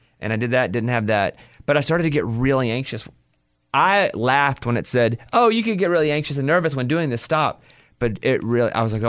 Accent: Arkansas, United States; born there; I was born in Arkansas.

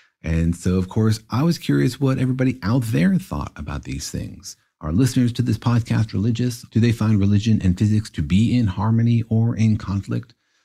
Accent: Los Alamos, New Mexico, United States; when I was growing up in Los Alamos, you know, physics was in the air. There were physicists everywhere. People were doing physics all over the place. You know, it's a small mountain town, and it's really dominated by the lab.

